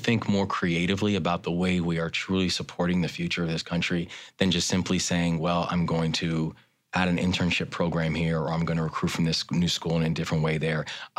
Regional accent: Baltimore, Maryland, United States; You take a city like my hometown of Baltimore

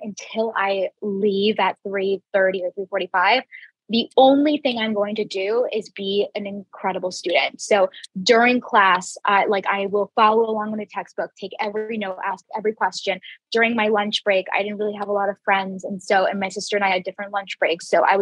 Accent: Jacksonville, Florida, United States; I don't even think I grew up in Jacksonville, Florida. I went to a private school.

